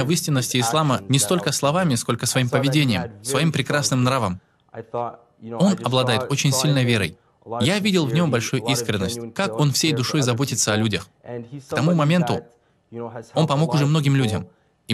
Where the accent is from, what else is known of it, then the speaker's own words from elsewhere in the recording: Canada; also born or lived in Serbia; Итак, я родился в Сербии. Когда мне был 1 год, родители переехали в Канаду. Поэтому всю сознательную жизнь я провел уже в Канаде.